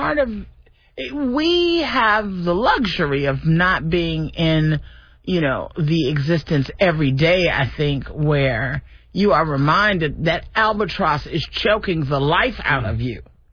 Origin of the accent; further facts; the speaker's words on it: Detroit, Michigan, United States; because I'm from Detroit. So I never knew of any of this disparate this until I got to the South.